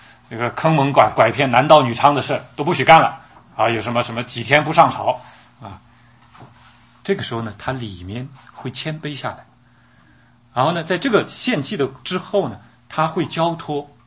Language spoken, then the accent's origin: Chinese; China; 所以我们中国叫请神容易送神难